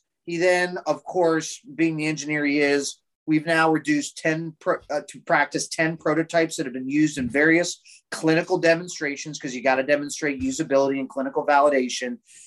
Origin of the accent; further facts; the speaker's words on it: Ohio, United States; I don't know if it was how I was raised in Ohio with, you know, humble roots.